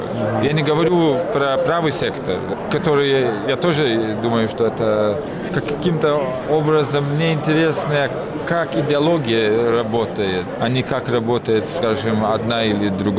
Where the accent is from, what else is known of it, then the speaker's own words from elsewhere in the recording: Lithuania; Потому что я сам из Литвы